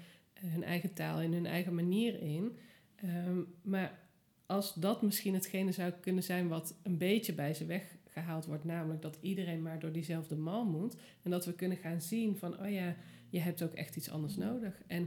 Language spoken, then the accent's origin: Dutch; Tilburg, North Brabant, Netherlands; ik kom zelf uit Tilburg, dus dat, ik zat in een groep Brabant